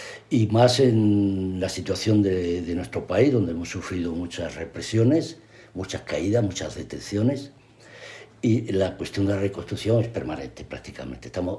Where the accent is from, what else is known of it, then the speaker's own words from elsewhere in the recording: Melilla, Spain; born there; soy efectivamente … Mi origen es de clase obrera. Nací en Melilla, en el 44.